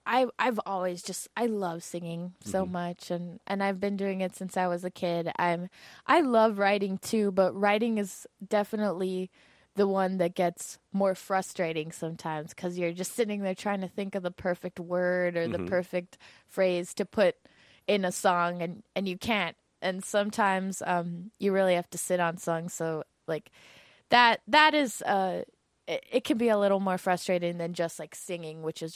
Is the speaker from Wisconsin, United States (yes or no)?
no; East Los Angeles, California, United States; So I've kind of spent my newer songs writing about like what it was like growing up in East